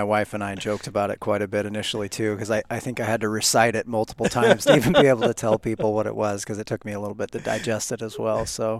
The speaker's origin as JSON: {"language": "English", "town": "Redmond", "region": "Oregon", "country": "United States", "tie": "born or raised there", "also_born_or_lived": "Boise, United States", "said": "Well, I was born in Boise, but soon after that moved to Central Oregon, and that's where I grew up."}